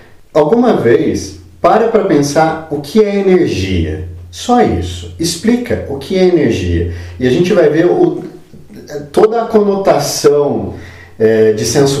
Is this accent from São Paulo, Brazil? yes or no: yes; São Carlos, São Paulo, Brazil; Eu sou de São Carlos, o pesquisador estava lá